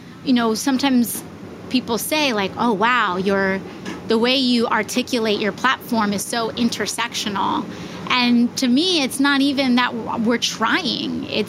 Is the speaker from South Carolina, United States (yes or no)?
no; Bronx, New York, United States; I also was raised, you are Boricua, like through and through. And so I grew up like The music I grew up around was … then hip hop in, you know, growing up around the Bronx.